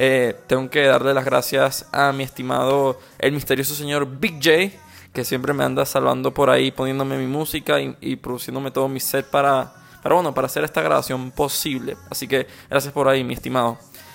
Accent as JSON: {"language": "Spanish", "country": "Venezuela", "said": "yo soy venezolano, creo que tú también eres venezolano"}